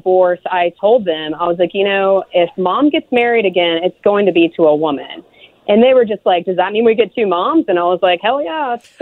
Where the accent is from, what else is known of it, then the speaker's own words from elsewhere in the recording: Atlanta, Georgia, United States; And now I'm from Atlanta, born and raised. My parents are Georgia born and bred, conservative.